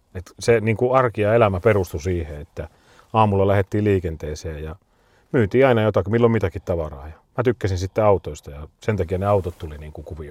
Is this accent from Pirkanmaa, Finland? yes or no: yes; Toijala, Pirkanmaa, Finland; Semmoisessa pikkukylässä kuin Toijala, Pirkanmaalla. Siitä oli 40 kilsaa Tampereelle ja 40 kilsaa Hämeenlinnaa. Mutta silti mä sanon, että se on niinku lähempänä Tamperetta. Tuntuu, että se on semmoinen vähän niin kuin punaniskojen kylä.